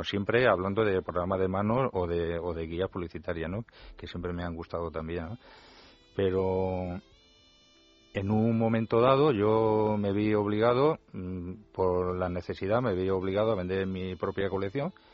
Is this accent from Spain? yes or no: yes; Úbeda, Andalusia, Spain; desde que yo era niño, pues siempre me ha gustado el cine, ¿no? Entonces yo recuerdo que yo soy de Úbeda, de la provincia de Jaén, y en los tiempos cuando era pequeño